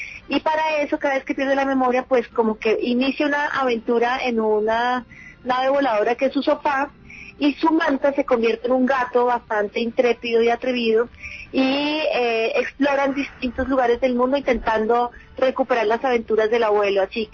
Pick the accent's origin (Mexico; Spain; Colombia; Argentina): Colombia; como una manera de que todos como colombianos identifiquemos cuál es nuestro rol en la construcción de un país nuevo